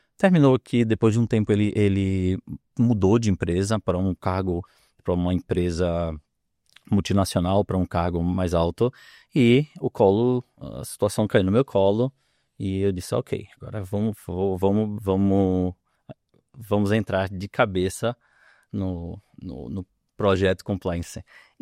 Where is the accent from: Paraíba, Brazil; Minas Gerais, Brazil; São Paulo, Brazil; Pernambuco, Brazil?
Pernambuco, Brazil; Recife; also born or lived in Pará; Eu sou um recifense, dá para notar pelo sotaque, mas também é um sotaque meio maluco, porque eu, apesar de ser recifense, eu gosto de dizer que eu tenho um coração paraense, porque eu morei 8 anos lá.